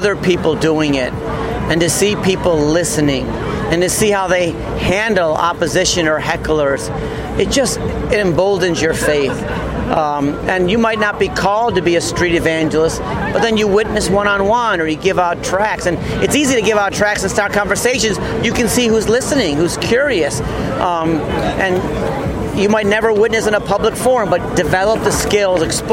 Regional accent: New York, United States; originally from New York, but now I live in New Jersey.

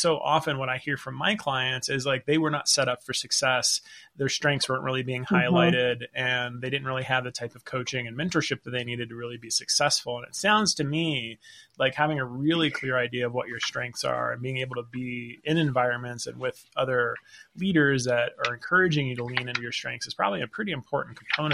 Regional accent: New York, United States; between that New York vibe and like the Colorado vibe that I'm starting to cultivate. But I still think I'm a New Yorker.

